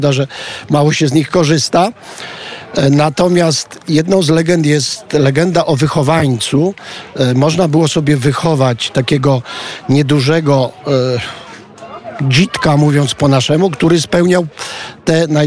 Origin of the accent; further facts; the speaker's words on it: Myczków, Subcarpathian Voivodeship, Poland; born there; ja się urodziłem tutaj w Myczkowie, we własnym starym domu i w niedzielę jeszcze do tego